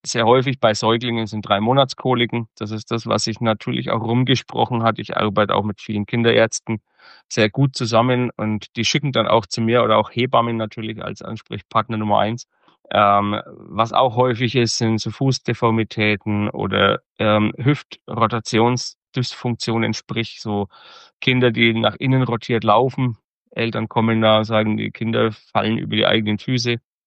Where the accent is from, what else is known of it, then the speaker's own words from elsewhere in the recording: Iphofen, Bavaria, Germany; ich komme aus dem Raum Würzburg, aus Iphofen, bin verheiratet, habe zwei Kinder, die sind 17 und 18 Jahre alt.